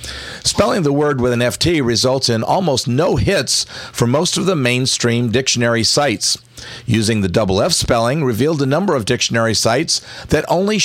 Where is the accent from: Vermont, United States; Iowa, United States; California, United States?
Vermont, United States; Even though I grew up in Vermont, where snow comes in large amounts, I'd never heard reference to that measurement.